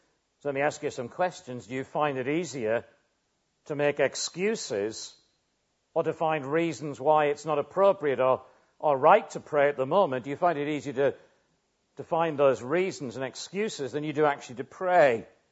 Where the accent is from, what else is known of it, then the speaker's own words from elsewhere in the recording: England, United Kingdom; now in Llantrisant, United Kingdom; most English people, of whom I count myself one